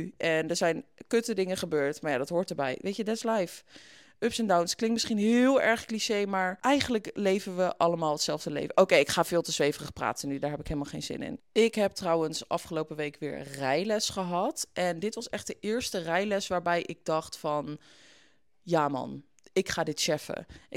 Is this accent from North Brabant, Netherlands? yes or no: yes; Etten-Leur, North Brabant, Netherlands; moved away as an adult; now in Belgium; Maar we zijn samen opgegroeid in Etten-Leur.